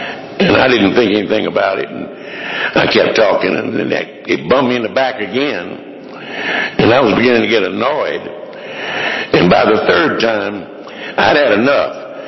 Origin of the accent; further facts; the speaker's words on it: Hartwell, Georgia, United States; Because I grew up the road in Hartwell, Georgia, and that's a small town.